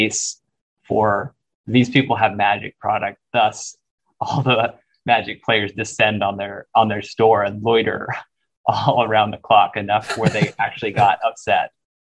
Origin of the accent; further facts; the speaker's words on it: Kent, Washington, United States; I grew up in Kent, Washington, which is about 20 minutes southeast of Seattle.